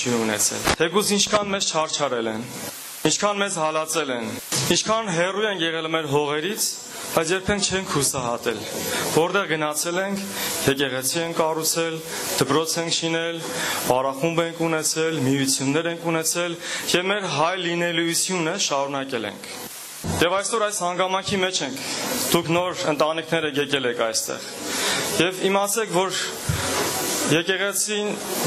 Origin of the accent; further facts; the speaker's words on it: Armenia; moved away; Ես էլ Հայաստանից եմ։